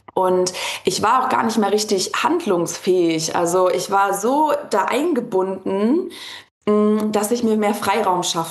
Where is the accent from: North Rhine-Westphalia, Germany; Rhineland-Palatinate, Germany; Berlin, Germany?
North Rhine-Westphalia, Germany; Cologne; also ich komme aus Köln, hatte eine Praxis oder habe immer noch eine hier in Köln